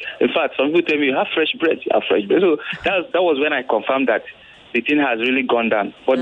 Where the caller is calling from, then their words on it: Ogun, Nigeria; I'm calling from Ogun State.